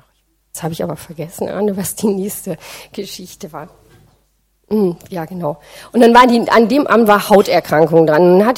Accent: Hamburg, Germany; wir kommen aus Hamburg

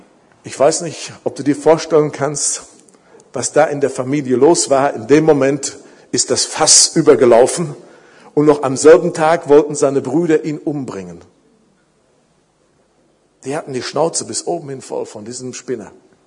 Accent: Iserlohn, North Rhine-Westphalia, Germany; Ich bin in einem gläubigen Elternhaus groß geworden in Iserlohn. Ein typisches Nachkriegskind. Alles in Deutschland war kaputt. Meine Eltern waren gläubig. Gute evangelikale Christen, beide wiedergeboren.

